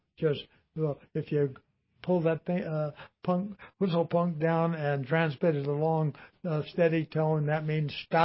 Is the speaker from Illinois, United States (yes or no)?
no; Compton, California, United States; I grew up in Compton, California, which was a nice town way back when.